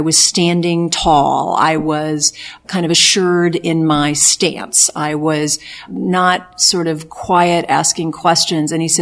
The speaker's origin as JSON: {"language": "English", "region": "Midwest", "country": "United States", "tie": "born or raised there", "said": "I was raised in the Midwest. I love my Midwest background. I went to school back east, and then I went west"}